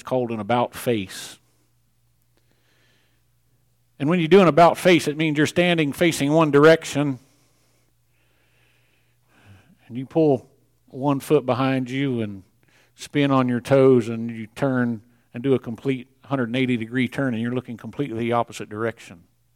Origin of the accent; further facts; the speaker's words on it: Missouri, United States; I grew up in Missouri. I love Missouri, except for Fort Leonard Wood, Missouri.